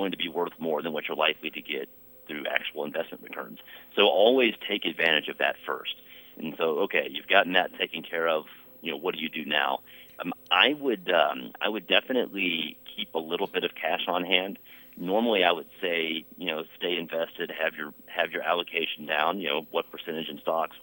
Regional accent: Texas, United States; I'm from Texas, so clearly I'm biased here

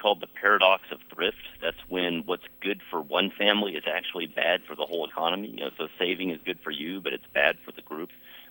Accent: Texas, United States; I'm from Texas, so clearly I'm biased here

